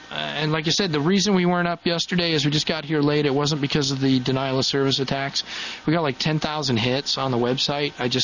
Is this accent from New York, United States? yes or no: no; Delaware, United States; But yeah, I'm from Delaware.